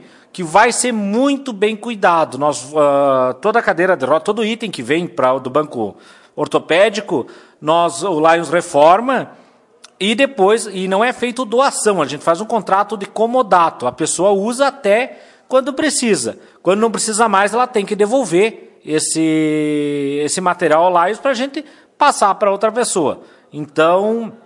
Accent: Bom Jesus, Rio Grande do Sul, Brazil; now in Lagoa Vermelha, Brazil; Eu não sou de Lagoa Vermelha, sou de Bom Jesus, mas hoje me sinto como lagoense pela receptividade que a Lagoa Vermelha teve comigo. Hoje já há 18 anos estou em Lagoa Vermelha, tenho minha residência fixa, meu trabalho aqui em Lagoa Vermelha.

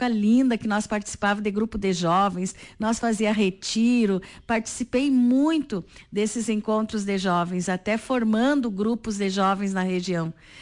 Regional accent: Soledade, Rio Grande do Sul, Brazil; bom dia, povo da minha terra, eu amo a Soledade.

